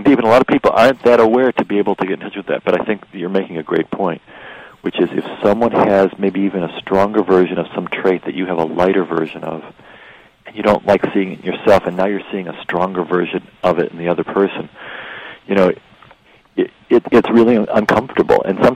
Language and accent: English; Michigan, United States; I mean, my older sister, I'm from Michigan, and my older sister is always going to be my older sister.